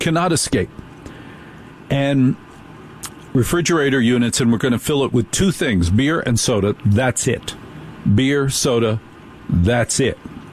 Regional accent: New Jersey, United States; No, I grew up in Jersey.

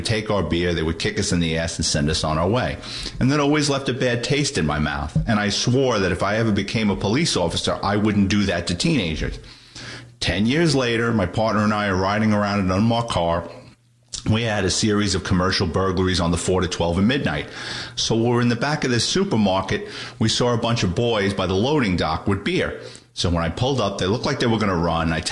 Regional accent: Bronx, New York, United States; When I was a young boy growing up in the Bronx, we couldn't get our hands on beer.

